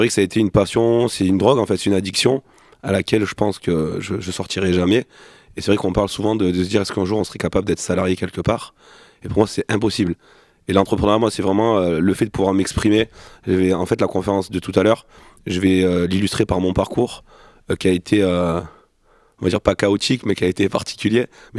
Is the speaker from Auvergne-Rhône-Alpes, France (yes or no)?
no; Nîmes, Occitanie, France; Je suis originaire de Nîmes et j'ai 3 enfants.